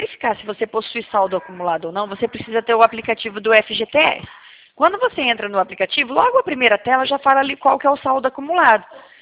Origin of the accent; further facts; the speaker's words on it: Cornélio Procópio, Paraná, Brazil; eu sou de Cornélio Procópio, Paraná, mas eu sou do Paraná, Maringá, Paraná também.